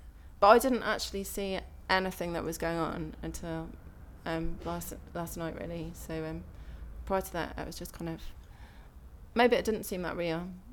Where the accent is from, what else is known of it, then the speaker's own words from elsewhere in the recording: West Midlands, United Kingdom; I'm from Warwickshire, and I'm 41.